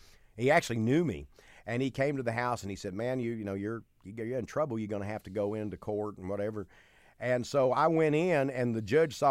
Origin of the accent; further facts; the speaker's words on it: Mount Enterprise, Texas, United States; also born or lived in Gladewater; So we would go to Gladewater. We lived in Mount Enterprise. I was born in Gladewater, but we lived in a place called Mount Enterprise.